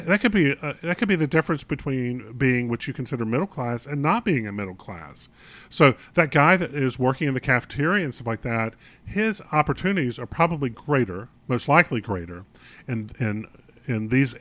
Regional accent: North Carolina, United States; I'm from North Carolina. Every time I go back to Raleigh, there's an energy to that area.

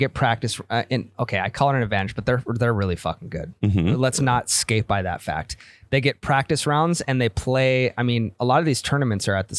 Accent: Midwest, United States; I'm from the Midwest, man. I can help out.

